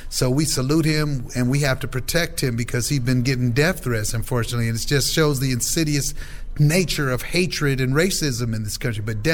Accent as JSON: {"language": "English", "town": "Oakland", "region": "California", "country": "United States", "tie": "born or raised there", "said": "the basis of it is about my experiences growing up in East Oakland and how I was politicized by the Panthers."}